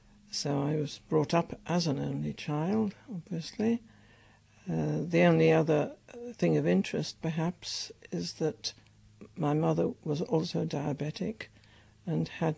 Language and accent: English; Yarm, Yorkshire and the Humber, United Kingdom; I was born in North Yorkshire, the daughter of an industrial chemist who worked at ICI in Billingham. And we lived in a village called Yarm